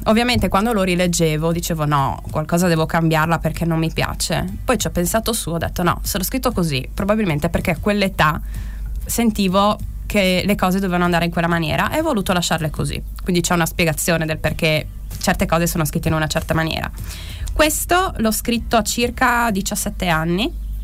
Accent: Gemona, Friuli-Venezia Giulia, Italy; Io sono di Gemona.

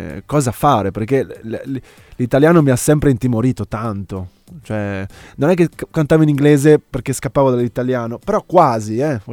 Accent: Tolmezzo, Friuli-Venezia Giulia, Italy; moved away as an adult; Sono proprio di Tolmezzo, nato e cresciuto fino più o meno col liceo, poi alla fine del liceo me ne sono andato all'università, però sono stato qua fino ai 19 anni.

